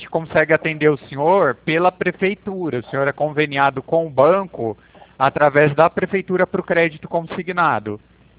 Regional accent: Pirassununga, São Paulo, Brazil; Eu sou de Pirassununga

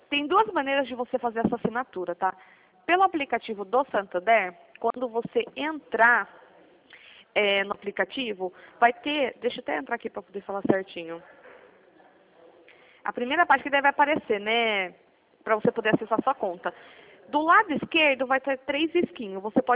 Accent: Piracicaba, São Paulo, Brazil; Eu sou de Piracicaba.

